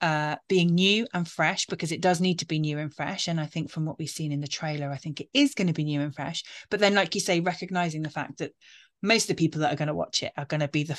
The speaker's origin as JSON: {"language": "English", "country": "United Kingdom", "said": "I have been in America for Halloween once as a British person"}